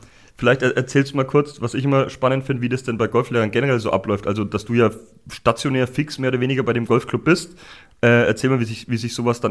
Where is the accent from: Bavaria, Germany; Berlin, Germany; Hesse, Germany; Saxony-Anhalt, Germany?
Bavaria, Germany; Nuremberg; Klar, ist jetzt regionaler Bezug, ich komme ja aus Nürnberg, aber trotzdem Fürth ist Fürth.